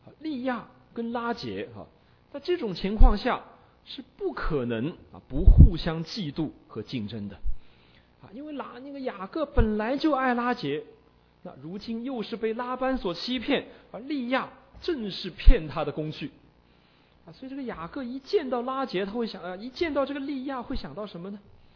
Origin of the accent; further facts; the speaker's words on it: Shanghai, China; 那我们上海人叫做